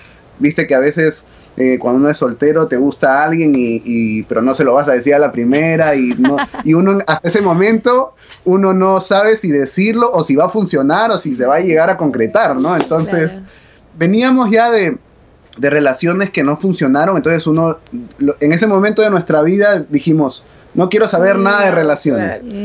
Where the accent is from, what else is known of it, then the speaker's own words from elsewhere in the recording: Peru; yo soy peruano, ajá, y nos conocimos en Colombia.